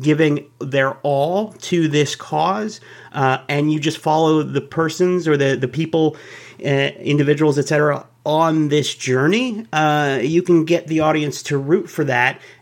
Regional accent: Dallas, Texas, United States; born there; I'm not from St. Louis, but my whole family is. I was the first one born in Texas. I was born in Dallas

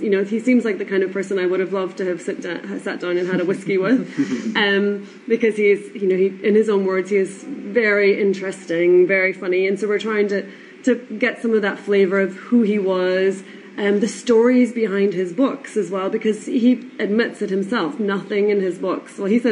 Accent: Ireland; accent: Irish; You may have picked up from my accent that … that I'm Irish

